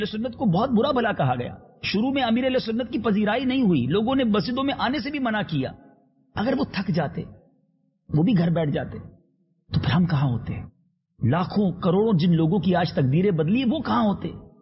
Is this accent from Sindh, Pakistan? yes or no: yes; Kharadar, Sindh, Pakistan; میں خود خارا در میں رہتا تھا، میری پیدائش بھی اس علاقے کی ہے، اس لیے میں آئی وٹنس ہوں ان تمام چیزوں کا.